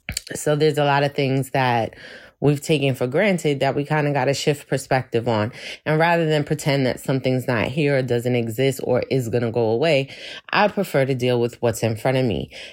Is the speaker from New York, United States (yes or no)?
yes; Brooklyn, New York, United States; I'm a Brooklyn girl, right? I'm straight from Brooklyn. And, you know, there's a feistiness inside of me. I am the descendants of Jamaican immigrants.